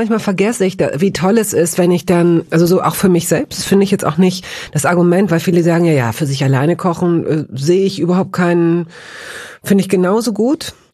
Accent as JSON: {"language": "German", "town": "Hanover", "region": "Lower Saxony", "country": "Germany", "said": "ich komme aus Hannover"}